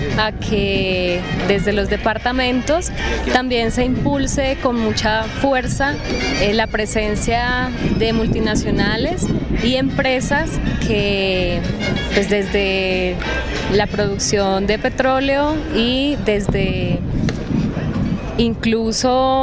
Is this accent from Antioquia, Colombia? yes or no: no; Huila, Colombia; en el departamento del Huila, yo soy huilense